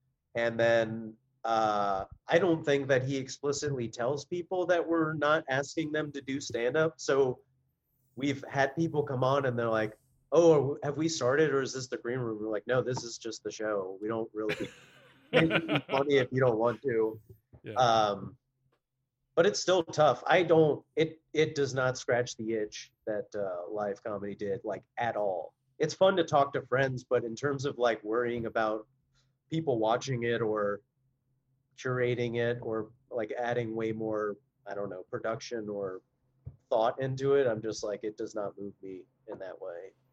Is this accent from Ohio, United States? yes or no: yes; Cincinnati, Ohio, United States; Growing up in Cincinnati, no one's like, true. There's not an NBA town.